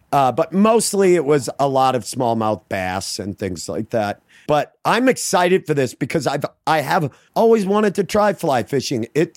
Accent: Maine, United States; I grew up in Maine, a violent child of the woods, and I fished, I mean, all summer long.

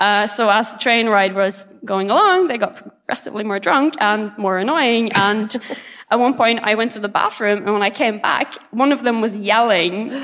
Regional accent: Bergen, Vestland, Norway; I'm from Bergen.

